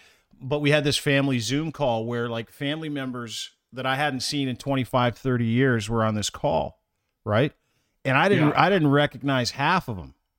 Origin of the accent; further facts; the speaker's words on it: United Kingdom; I'm British, and I can tell you that's not like an analogy.